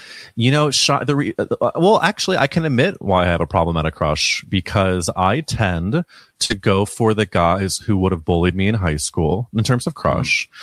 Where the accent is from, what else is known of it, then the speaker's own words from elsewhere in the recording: Missouri, United States; I went to NYU, where I'm from Missouri, so I didn't know any of this.